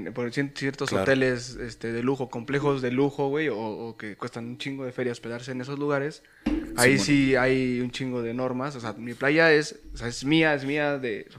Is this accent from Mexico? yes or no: yes; Mexico; cuando uno como mexicano va a Estados Unidos